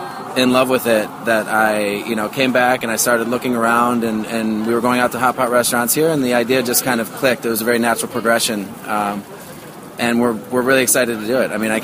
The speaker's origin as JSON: {"language": "English", "town": "Cleveland", "region": "Ohio", "country": "United States", "tie": "born or raised there", "lives_now": "New York, United States", "said": "I grew up in Cleveland. I've been in New York for about the last 10 years, but coming originally from Cleveland, Ohio."}